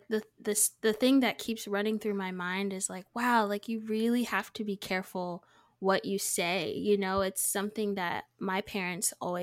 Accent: United States; I'm originally from the States

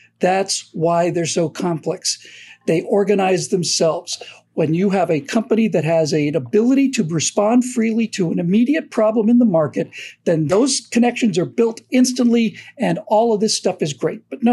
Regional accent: Florida, United States; which I did growing up in Florida in the Arab oil embargo.

